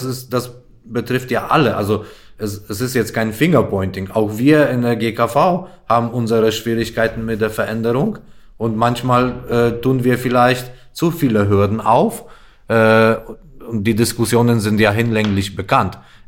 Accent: Poland; Und auch in meinem Heimatland Polen sieht die Versorgung komplett anders aus.

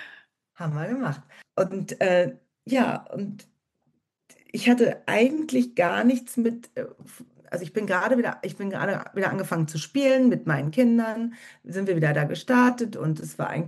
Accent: Birkendorf, Baden-Württemberg, Germany; Also ich habe als Kind da gespielt. Ne? Meine Eltern waren an der Bühne und wir kommen ja auch aus Birkendorf, meine Familie.

